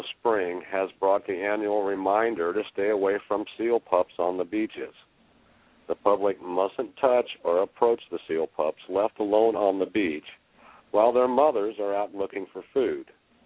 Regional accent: Topeka, Kansas, United States; My home state of Kansas, Topeka.

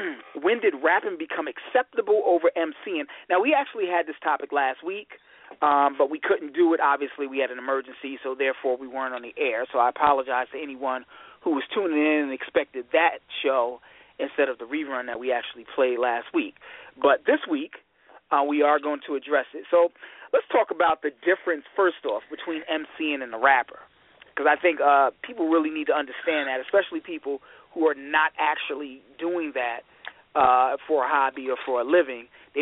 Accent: Michigan, United States; I'm your host from Michigan … General Manager of Siren Media Group.

